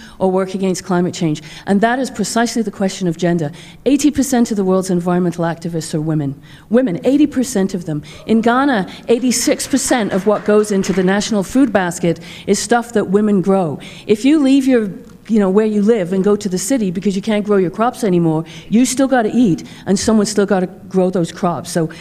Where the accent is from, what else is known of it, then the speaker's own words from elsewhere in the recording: Alberta, Canada; I'm Canadian. I'm Albertan.